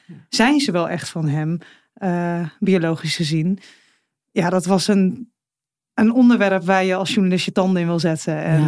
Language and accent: Dutch; South Holland, Netherlands; Want ik kom natuurlijk wel uit de omgeving. Ik kom uit de Alblasserwaard.